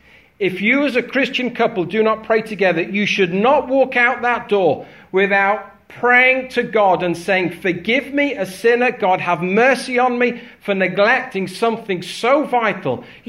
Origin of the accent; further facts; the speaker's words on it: United Kingdom; A whole load of the problem is we're British and stuffy and we don't talk about these things.